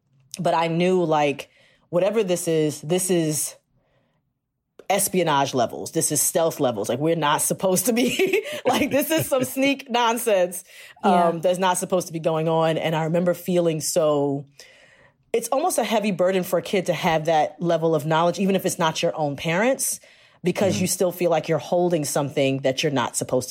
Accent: Jamaica; So I'm Jamaican.

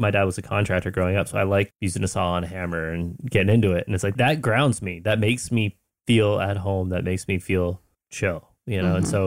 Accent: Maine, United States; because Maine is pretty rural. Put it this way, I grew up in a city, but there was 10,000 people in my hometown, but I was like a city boy.

